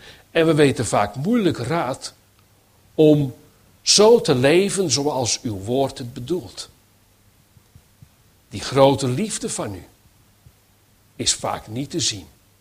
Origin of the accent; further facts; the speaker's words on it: Netherlands; Maar ja, nou ben ik een Hollander